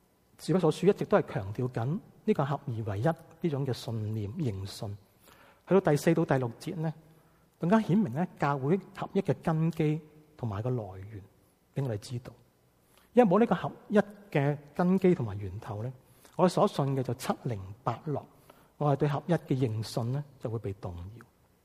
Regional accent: Guangdong, China; accent: Cantonese; 有一次我们广东话所讲的

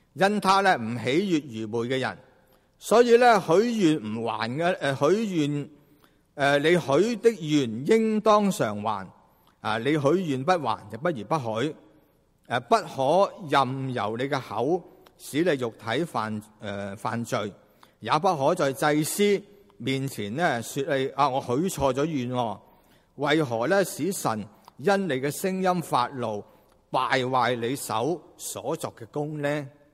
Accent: China; 其实呢有时呢呢种嘅拜神模式呢其实我哋中国人呢都唔陌生㗎

